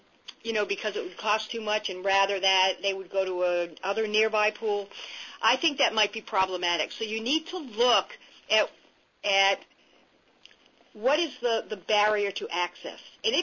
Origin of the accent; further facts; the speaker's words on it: New Hampshire, United States; Where I grew up in New Hampshire, we had neighborhood pools that the city offered.